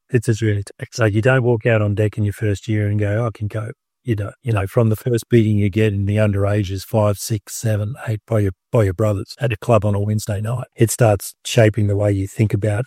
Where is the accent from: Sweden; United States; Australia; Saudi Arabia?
Australia; Yeah, it's my proudest moment as an Australian, easily.